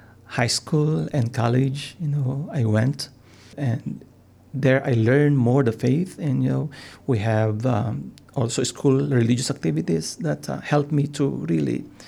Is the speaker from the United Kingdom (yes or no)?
no; Philippines; Well, I grew up in the Philippines and one block away from the church